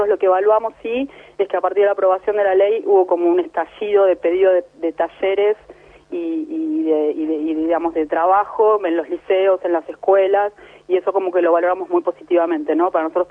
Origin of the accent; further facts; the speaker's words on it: Argentina; como argentinos, no tenemos ni idea de lo que es eso.